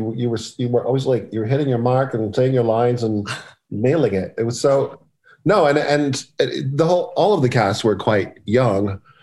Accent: Los Angeles, California, United States; born or raised there

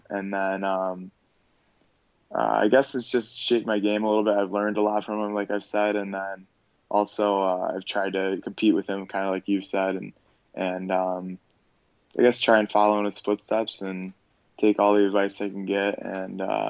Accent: Park Ridge, Illinois, United States; Well, I grew up in Park Ridge, Illinois.

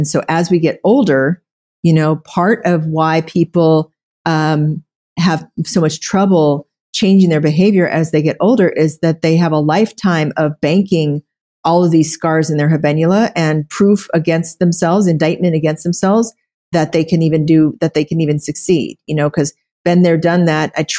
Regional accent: Oklahoma, United States; So there, you know, I come from a background where I grew up in Oklahoma, and when I graduated high school, I was eating 3 squares of meals a day through a drive-thru.

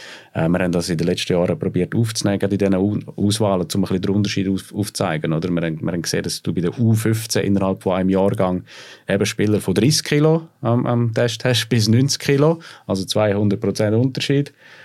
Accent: Switzerland; Was wir bei uns in der Schweiz im generell extrem merkt, wir haben extrem viel Einfluss.

